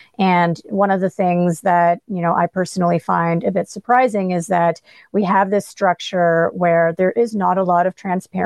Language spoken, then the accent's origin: English; Canada; as a Canadian